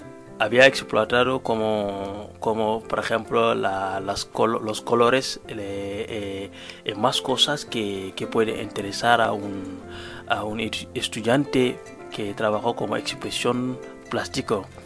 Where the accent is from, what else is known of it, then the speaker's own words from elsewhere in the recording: Linguère, Louga, Senegal; Spanish is a second language; soy de Linguère. Es el centro este de Senegal.